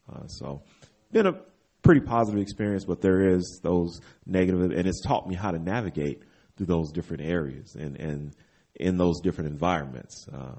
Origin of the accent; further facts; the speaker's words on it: Jasper, Texas, United States; So that was in my hometown. So hearing that, knowing that, knowing that that was there in the town, but Jasper before that was known as a football town.